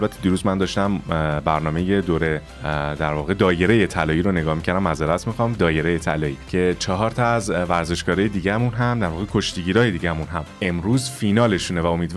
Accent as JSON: {"language": "Persian", "country": "Iran", "said": "این جمله خیلی برای من به عنوان یه ایرانی ارزش داشت."}